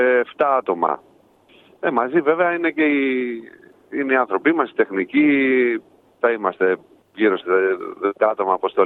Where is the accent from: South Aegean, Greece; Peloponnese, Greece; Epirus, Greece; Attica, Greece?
Attica, Greece; Athens; Εγώ γεννήθηκα στην Αθήνα, μεγάλωσα στην Αθήνα, μεγάλωσα στο Μενίδη. Για λίγα χρόνια βέβαια είχα περάσει και από τα Καμίνια, μια γειτονιά που είναι στο Πειραιά, κοντά στον Πειραιά.